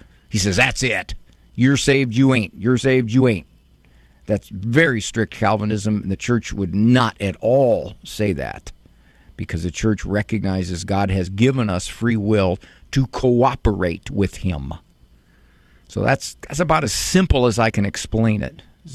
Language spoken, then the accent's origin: English; Canton, Ohio, United States; born there; I didn't choose that I was born in Canton, Ohio, to a couple of Italian parents who were Catholic.